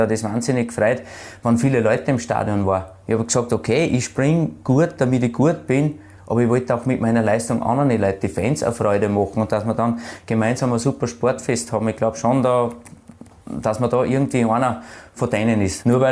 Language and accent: German; Waldzell, Upper Austria, Austria; bin ja aufgewachsen am Bauernhof in Waldsell mit einem älteren Bruder, einer älteren Schwester.